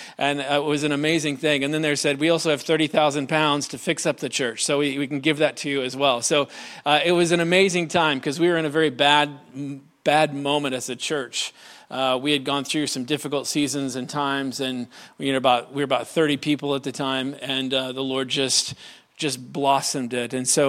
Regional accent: Iowa, United States; I hope you weren't expecting a British accent from me, but I'm from Iowa, just so you know, so I don't have one.

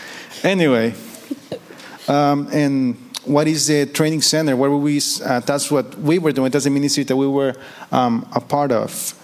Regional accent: Tijuana, Baja California, Mexico; If you can't tell because of my beautiful accent, I am Mexican. Like from Mexico, but I'm from Tijuana. I didn't have the privilege to be born in Tijuana. I was born more in still northern Mexico, but more towards the east.

